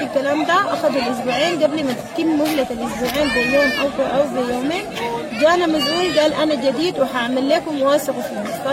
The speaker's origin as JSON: {"language": "Arabic", "country": "Sudan", "said": "يا إما ترجعونا بلدنا السودان"}